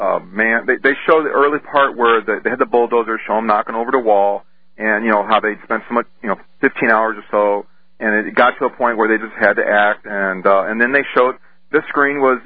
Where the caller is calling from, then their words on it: Missouri, United States; Calling from Missouri.